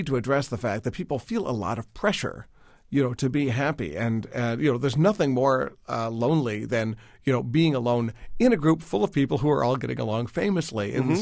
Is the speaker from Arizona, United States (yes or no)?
yes; Tucson, Arizona, United States; And the other one was for the Southwest. I grew up in Tucson.